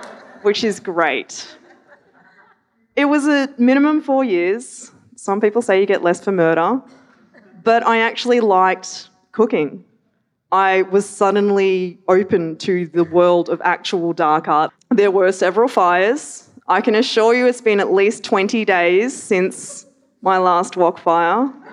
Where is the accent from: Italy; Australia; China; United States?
Australia; Melbourne, Victoria; I grew up in Melbourne, maybe one of those little hole-in-the-wall places.